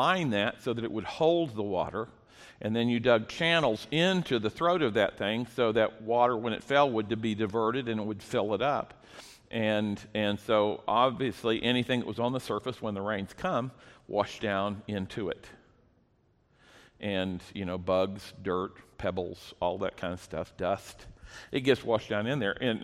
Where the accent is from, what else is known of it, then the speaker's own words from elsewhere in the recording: Ponca City, Oklahoma, United States; Virgil was a two-time NCAA wrestling champion from my hometown in Ponca City, Oklahoma.